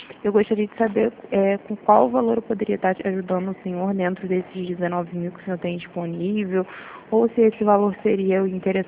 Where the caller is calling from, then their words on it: Rio de Janeiro, Brazil; eu falo do Rio, mas a gente é da Central.